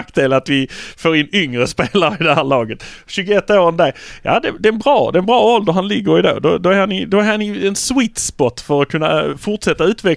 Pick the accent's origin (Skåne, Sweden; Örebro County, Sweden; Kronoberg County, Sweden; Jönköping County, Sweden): Skåne, Sweden; Malmö; Det blir tydligt, men vi är från Malmö.